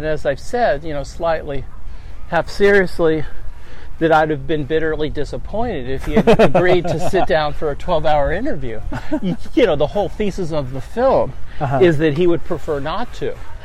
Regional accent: California, United States; One, I grew up in the Bay Area. I would spend all of my weekends as a kid going to, you know, anti-war and civil rights marches in Berkeley.

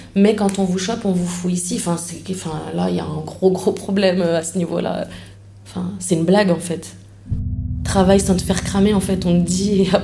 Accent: Algeria; mais en l'occurrence, on est Algérien.

